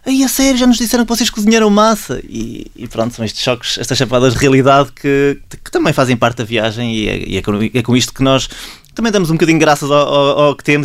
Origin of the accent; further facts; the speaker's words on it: Portugal; eu tinha um preconceito histórico com os indonésios, eu que sou português